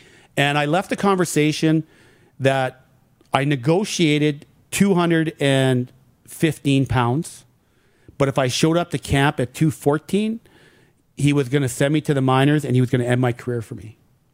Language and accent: English; St. Louis, Saskatchewan, Canada; all the way back from my hometown of St. Louis, Saskatchewan